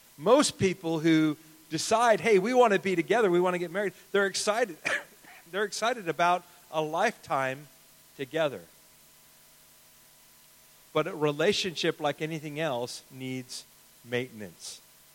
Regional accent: United States; I've told you before, I'm an American, so I'm used to the way we heat a house is we flip a switch and the house is heated.

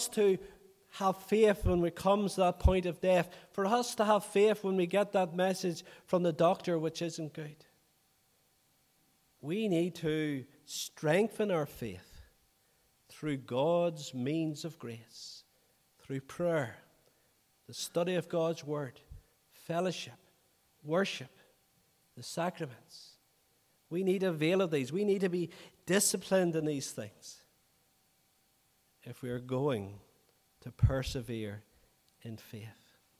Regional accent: Newry, Northern Ireland, United Kingdom; I remember a number of years ago being at a funeral in my hometown of Newry

